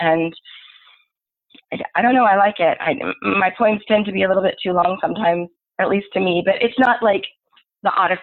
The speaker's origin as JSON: {"language": "English", "region": "the South", "country": "United States", "tie": "born or raised there", "said": "it had never occurred to me really growing up in the South, I don't have a lot of access to like LDS history"}